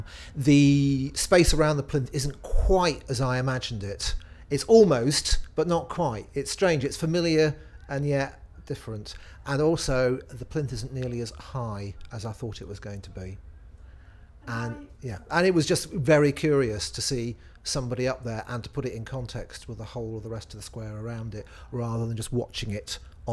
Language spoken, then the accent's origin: English; Nottingham, East Midlands, United Kingdom; I'm 47 years old and I'm from Nottingham.